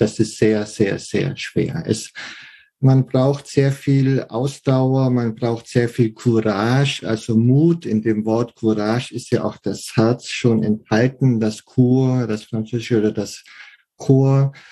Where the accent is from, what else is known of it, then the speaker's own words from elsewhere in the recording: Weißenhorn, Bavaria, Germany; bin aus Weißenhorn, das in der Nähe von Pfaffenhofen